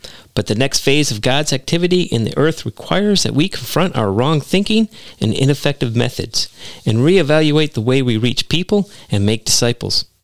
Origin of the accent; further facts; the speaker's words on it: Michigan, United States; also born or lived in Oklahoma / Tennessee; now in Florida, United States; I was born and raised in Michigan, then had the blessing of living in Oklahoma, Tennessee, and now here in Florida.